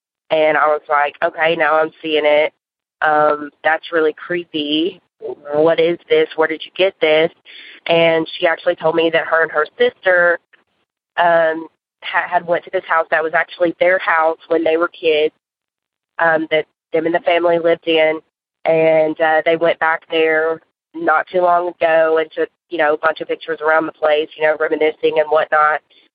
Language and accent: English; Murfreesboro, Tennessee, United States; I'm from Murfreesboro, Tennessee.